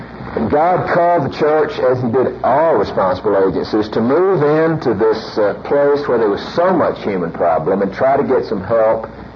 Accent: Deep South, United States; as I grew up in the Deep South. I grew up in a home where we always had a black servant who lived in the home.

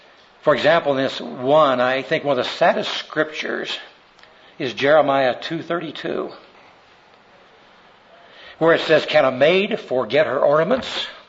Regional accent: Wichita, Kansas, United States; born there; I was born in Wichita.

